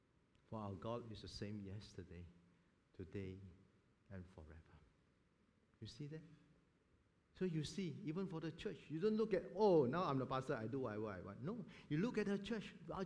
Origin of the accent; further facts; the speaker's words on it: Singapore; Being Singaporean, I think we can relate even better, right?